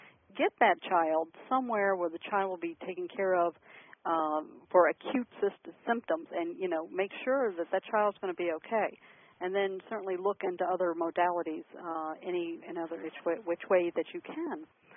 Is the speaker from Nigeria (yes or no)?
no; Maryland, United States; accent: Southern Maryland; forgive my Southern Maryland accent